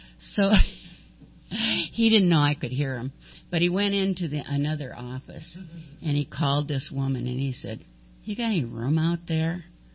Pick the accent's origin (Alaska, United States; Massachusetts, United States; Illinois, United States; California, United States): California, United States; Long Beach; But I wouldn't have had a place to go anyway because I was from Long Beach.